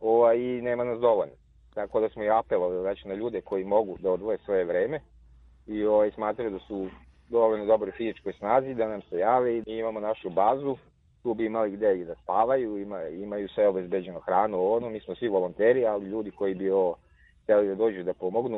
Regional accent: Petrovac na Mlavi, Southern and Eastern Serbia, Serbia; ja sam iz druge opštine, ja sam iz Petrovca na Mlavi

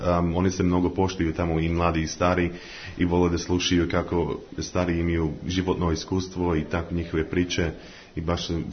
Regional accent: Australia; also born or lived in Pirot, Serbia; dolazim iz Australije, ali iz Pirota isto.

